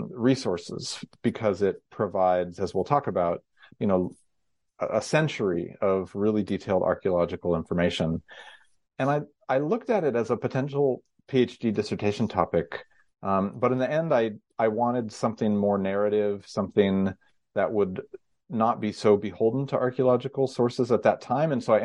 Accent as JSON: {"language": "English", "region": "California", "country": "United States", "tie": "born or raised there", "said": "Well, I grew up in Northern California"}